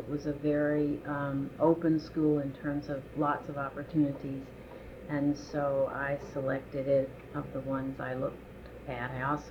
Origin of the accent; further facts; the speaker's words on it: Princeton, Kentucky, United States; born there; I was born in Princeton, Kentucky, on January the 24th, 1938.